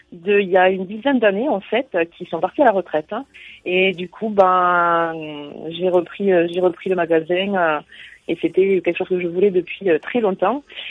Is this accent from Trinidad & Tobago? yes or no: no; United Kingdom; accent: English; Pardon de mon accent anglais, s'il vous plaît, merci.